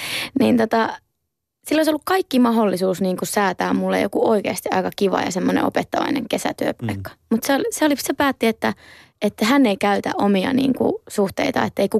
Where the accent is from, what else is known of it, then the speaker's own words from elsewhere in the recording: Outokumpu, North Karelia, Finland; Mä oon siis Outokummusta kotossa.